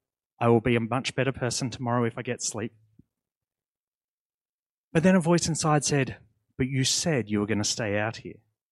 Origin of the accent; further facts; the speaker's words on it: Tasmania, Australia; See, I'm from Tasmania, and in Tasmania, we don't have swags to sleep in. It's too cold.